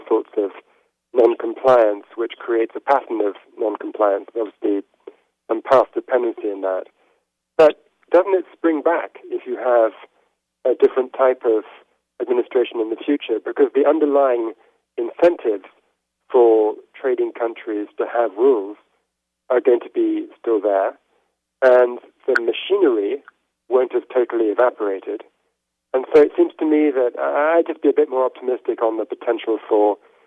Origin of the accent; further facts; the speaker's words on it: United Kingdom; I grew up in Britain